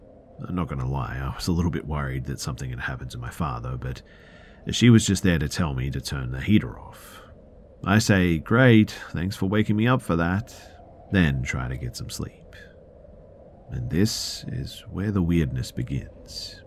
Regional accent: Ohio, United States; born or raised there

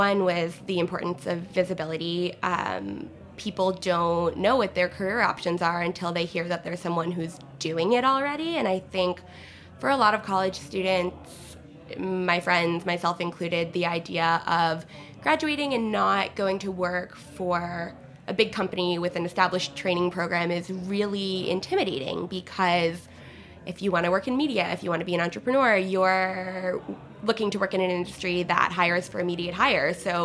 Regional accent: Jericho, New York, United States; I was raised on Long Island, in a town called Jericho, New York. It's about an hour outside of the city.

